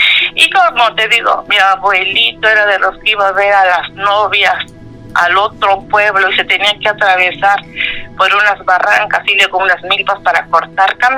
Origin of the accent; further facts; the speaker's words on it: Mexico City, Mexico; Yo soy de aquí, de la Ciudad de México, de la alcaldía Álvaro Obregón.